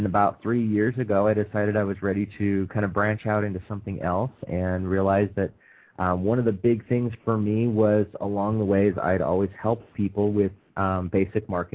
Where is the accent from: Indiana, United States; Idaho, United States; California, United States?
Idaho, United States; Boise; Born and raised in Boise, Idaho, grew up there up until I was 21